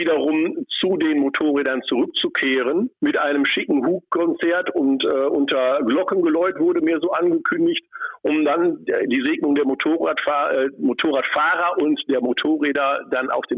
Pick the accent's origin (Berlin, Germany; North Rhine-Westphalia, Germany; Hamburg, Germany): North Rhine-Westphalia, Germany; Kevelaer; ich bin also gebürtiger Kevelarer